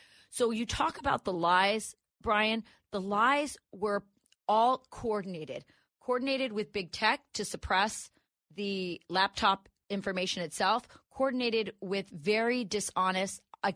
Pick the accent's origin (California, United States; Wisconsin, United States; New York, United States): Wisconsin, United States; And by the way, I'm from Wisconsin. Everyone in Wisconsin understands what happened with the Zuckerbucks in Wisconsin.